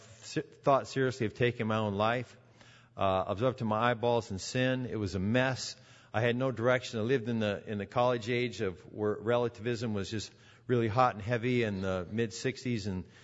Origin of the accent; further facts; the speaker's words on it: California, United States; also born or lived in Texas, United States; I was born in Texas, so don't hold that against me. And I grew up a lot in my younger years in high school and college in Southern California. Lived in Newport Beach and San Diego and in that area